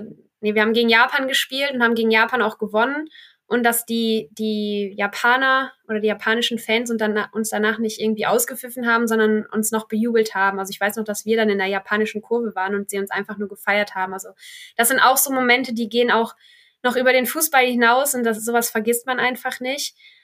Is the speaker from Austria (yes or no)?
no; Belgium; born there; jetzt zum Beispiel auch von meinem Geburtsort in Belgien